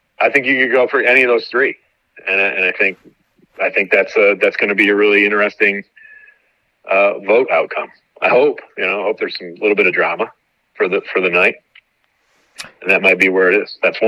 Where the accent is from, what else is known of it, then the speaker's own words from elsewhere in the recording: New York, United States; Maybe because I'm a New Yorker.